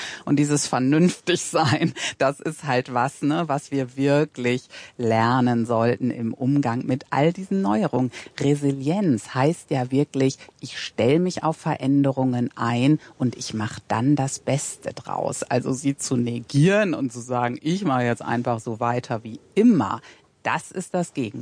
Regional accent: Emden, Lower Saxony, Germany; Ich komme nun selber aus Emden in Ostfriesland und kenne wilde Stürme aus meiner Kindheit

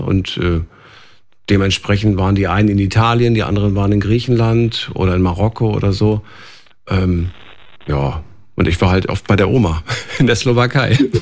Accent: Frankfurt, Hesse, Germany; ich komme ja aus Frankfurt

